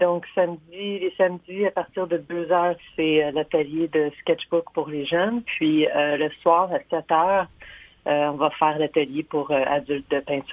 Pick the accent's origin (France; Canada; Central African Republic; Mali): Canada; Quebec; now in Chéticamp, Canada; Moi, je viens de la province du Québec.